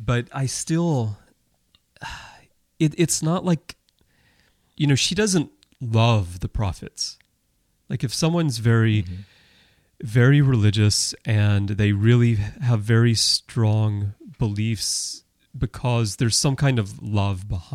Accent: Alabama, United States; And I was raised in the Baptist church in Alabama.

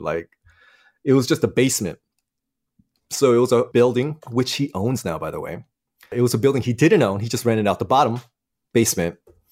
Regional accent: United States; This is crazy to me, you know, growing up in the States, and it was just so much diversity.

